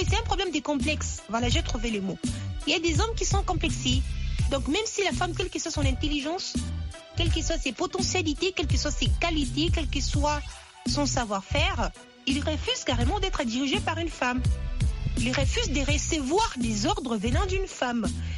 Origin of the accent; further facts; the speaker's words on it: DR Congo; ici chez nous en RDC